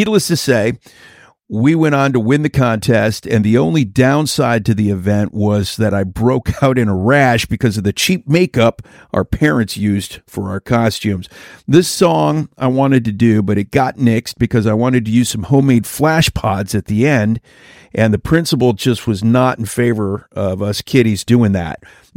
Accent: Pontiac, Michigan, United States; I grew up just outside of Detroit in Pontiac, Michigan.

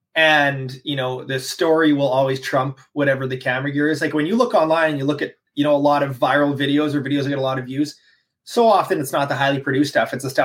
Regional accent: Manitoba, Canada; now in Kenora, Canada; I just turned 30 years old. I'm from Southern Manitoba. Now I live on the not too far from Lake of the Woods, Kenora.

